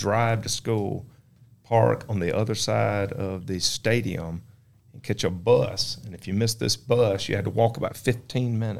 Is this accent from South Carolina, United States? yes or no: yes; Hartsville, South Carolina, United States; Believe it or not, I was born and raised in Hartsville, South Carolina.